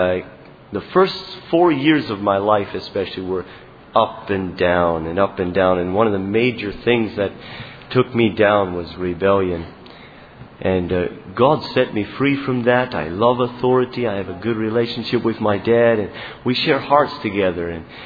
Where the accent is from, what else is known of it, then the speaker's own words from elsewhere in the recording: Tustin, Michigan, United States; I'm from Tustin, Michigan.